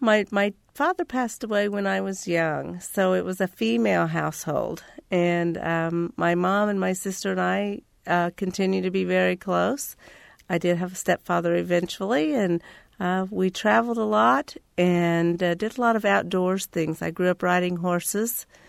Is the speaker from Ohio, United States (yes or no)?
no; Terre Haute, Indiana, United States; I grew up in Terre Haute, Indiana.